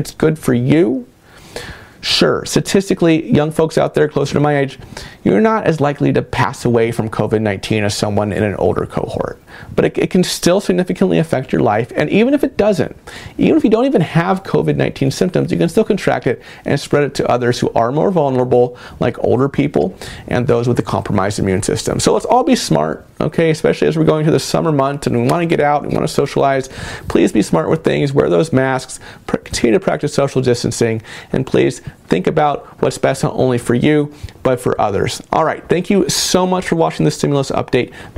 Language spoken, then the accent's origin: English; California, United States; My home state of California, last week we had 7,000 new cases in one day.